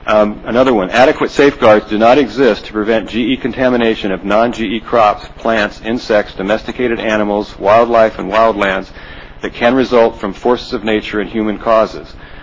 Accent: Atascadero, California, United States; I'm from Atascadero. I'm also a mechanical engineer, but I'm retired

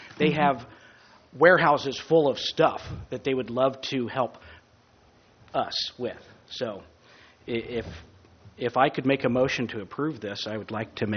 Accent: San Diego, California, United States; growing up in San Diego, I spent a lot of time on the Star of India and a lot of the vessels down there

